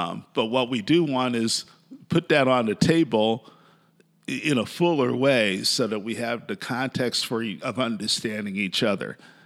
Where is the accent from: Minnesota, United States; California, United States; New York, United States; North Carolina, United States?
New York, United States; New York City; I grew up in the Bronx, New York, and I've had certain types of jobs, certain types of roles, certain types of life situations.